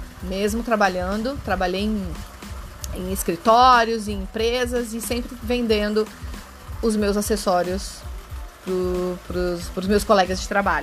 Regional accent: São Paulo, Brazil; sou leonina, sou paulista, moro entre Rio e São Paulo.

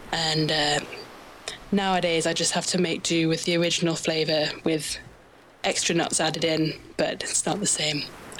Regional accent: England, United Kingdom; from England

